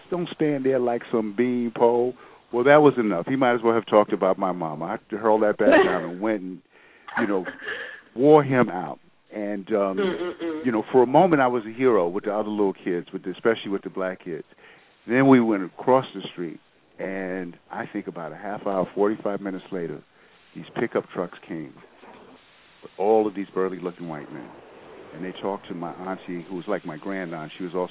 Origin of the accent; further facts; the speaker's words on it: New York City, New York, United States; And I was from New York City, so we ain't take mess